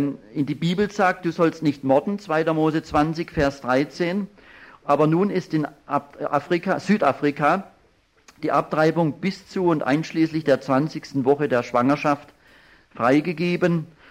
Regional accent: Germany; Wie Sie hören, ich bin ja Deutscher und deshalb möchte ich auch einiges aus der deutschen Situation als warnendes Beispiel bringen

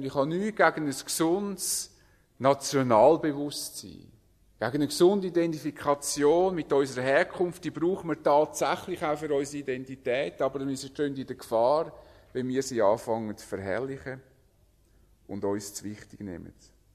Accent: Switzerland; uns zu stark einzubilden, wir seien ein besonderes Volk als Schweizer.

